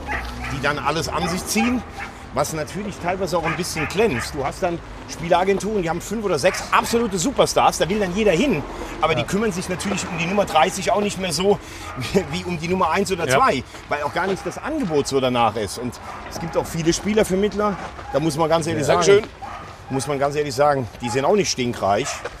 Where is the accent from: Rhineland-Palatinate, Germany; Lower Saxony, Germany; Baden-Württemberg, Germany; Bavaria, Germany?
Rhineland-Palatinate, Germany; Ich bin bei der Sportvereinigung oder bei der Spielvereinigung Andernach gespielt, damals in meiner Heimat. Ich komme aus der Nähe vom Laacher See.